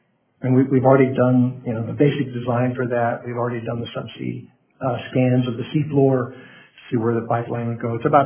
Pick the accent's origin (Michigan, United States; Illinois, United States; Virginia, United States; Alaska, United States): Alaska, United States; Kenai; You know, I grew up here. I'm from Kenai